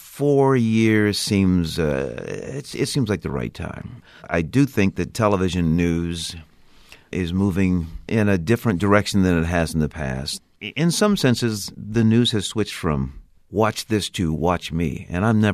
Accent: Omaha, Nebraska, United States; I'm 64. When I was a kid growing up in Omaha, the only black folk on TV I saw were people who were getting arrested

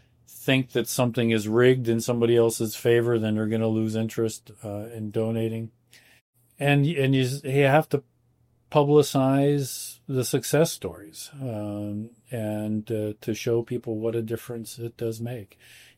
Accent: Buffalo, New York, United States; I grew up in Buffalo. My parents are still there.

